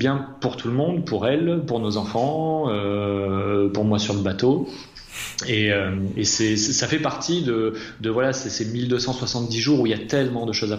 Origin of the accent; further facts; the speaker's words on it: Massif Central, France; j'ai grandi dans le Massif Central où je passais ma vie à skier à faire du vélo etc.